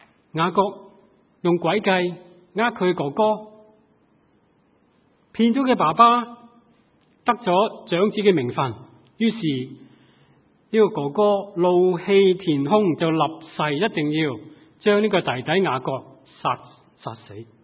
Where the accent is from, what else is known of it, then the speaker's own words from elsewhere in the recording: Hong Kong; 当我年轻在香港长大的时候